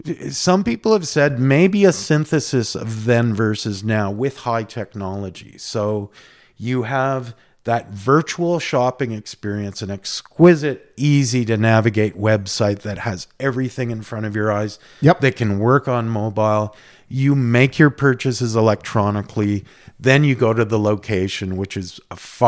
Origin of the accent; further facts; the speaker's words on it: Toronto, Ontario, Canada; I grew up in Toronto